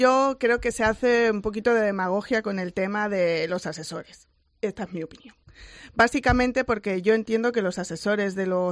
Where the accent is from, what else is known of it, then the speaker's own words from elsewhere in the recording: Torremolinos, Andalusia, Spain; Ya sabéis que yo soy de Torremolinos